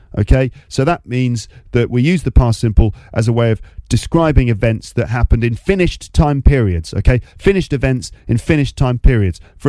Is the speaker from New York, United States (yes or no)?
yes; New York, United States; I'm calling it the present perfect because I'm from New York, all right?